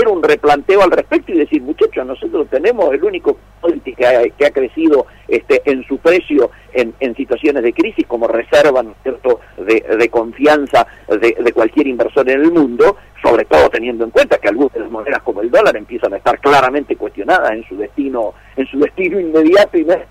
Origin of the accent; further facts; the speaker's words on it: Esquel, Chubut, Argentina; Yo me tocó estar precisamente en la zona donde pasé mi infancia, en Esquel